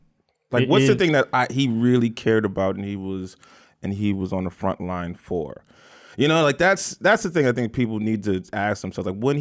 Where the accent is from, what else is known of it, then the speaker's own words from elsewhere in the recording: New York, United States; We're from New York, man.